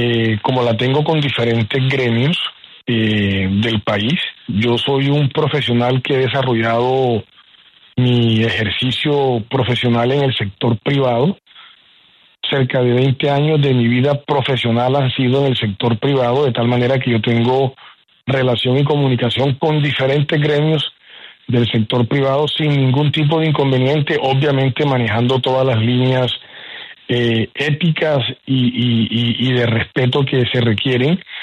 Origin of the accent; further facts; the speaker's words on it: Sincelejo, Sucre, Colombia; now in Barranquilla, Colombia; procedente de mi ciudad de origen, que es la ciudad de Sincelejo, en el departamento de Sucre, y llegué a Barranquilla a estudiar mi universidad